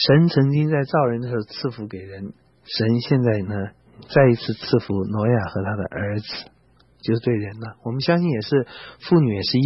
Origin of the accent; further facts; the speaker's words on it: China; 连海里的鲨鱼这么可怕，也被我们中国人吃的差不多了。